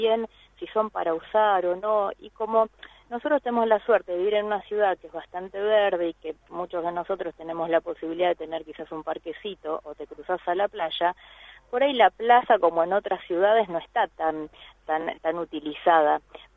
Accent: Pinamar, Buenos Aires Province, Argentina; Yo soy nacida acá en Pinamar, yo nací en el año 76 y me ausenté un par de años cuando estuve estudiando afuera. Después viví toda mi vida acá.

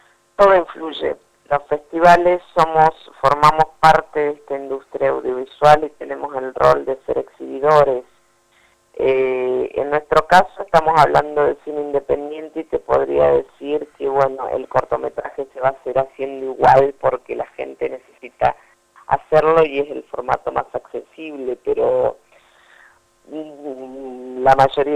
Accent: Mendoza, Argentina; also born or lived in New York / Los Angeles; now in Buenos Aires, Argentina; Me considero mendocina porque me crié gran parte de mi infancia ya, pero bueno, ya llevo más tiempo también acá en Buenos Aires.

